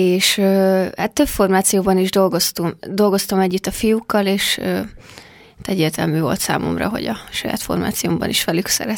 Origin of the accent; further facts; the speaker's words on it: Tešedíkovo, Nitra Region, Slovakia; az első fellépés szerintem Pereden a szülőfalumban. Felvidékem.